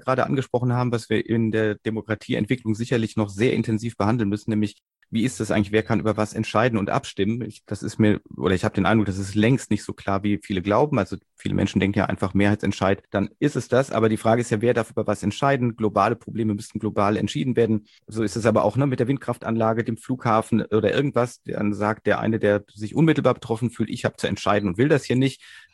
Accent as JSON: {"language": "German", "country": "Switzerland"}